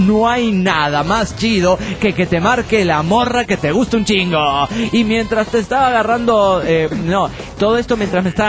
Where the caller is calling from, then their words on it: Golden, Colorado, United States; de Golden, Colorado.